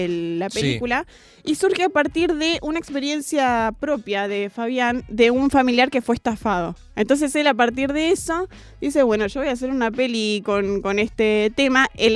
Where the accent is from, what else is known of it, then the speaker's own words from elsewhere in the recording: Misiones, Argentina; Fue grabada en Misiones, de donde soy yo